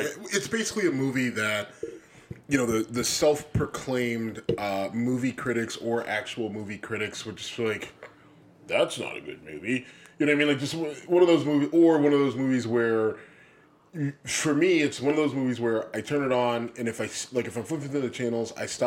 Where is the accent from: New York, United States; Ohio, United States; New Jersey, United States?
Ohio, United States; Youngstown; also born or lived in Texas; I was born in Texas. I'm from the South. And there is that sort of down-home vibe that kind of reminded me a little bit of back home. And even where I grew up in Youngstown